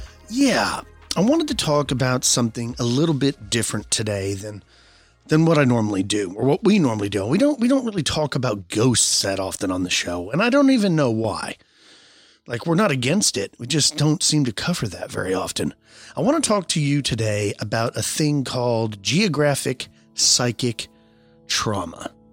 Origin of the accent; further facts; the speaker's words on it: Texas, United States; I'm from Texas, so English and Spanish are the most common languages spoken here.